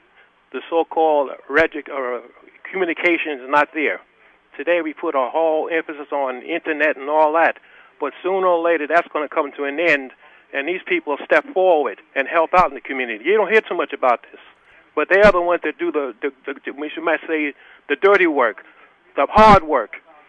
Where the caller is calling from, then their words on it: Queens, New York, United States; I'm calling from Queens.